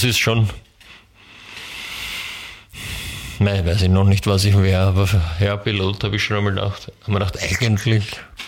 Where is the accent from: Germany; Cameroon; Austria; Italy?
Austria; bei uns in Österreich ist es halt, wenn du Pech hast, schon sehr kalt in der Woche.